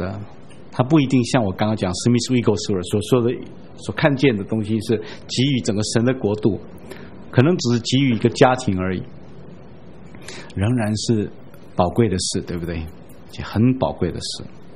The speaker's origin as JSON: {"language": "Chinese", "country": "Taiwan", "said": "我们台湾人很糟糕，在台语里面称老人叫老灰啊"}